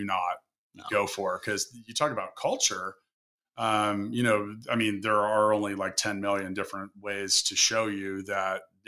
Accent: Kansas City, Missouri, United States; And KC, that's my hometown.

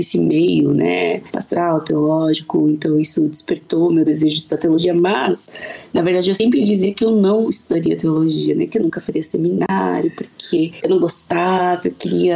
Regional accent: Angola; born there; Bom, eu nasci em Angola.

